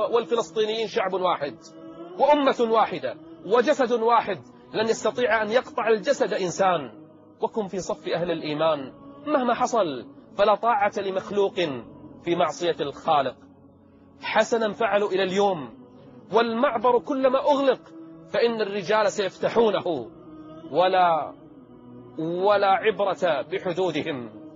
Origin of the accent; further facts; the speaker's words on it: Kuwait; كل الناس عندنا في الكويت